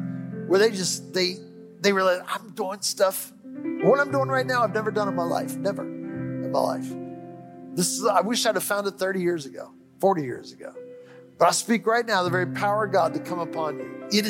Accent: Cleveland, Ohio, United States; I'm from Cleveland too.

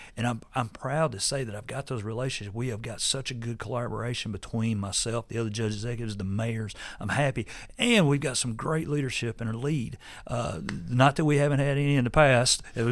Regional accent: United States; I was born and raised in Logan County. Love my county.

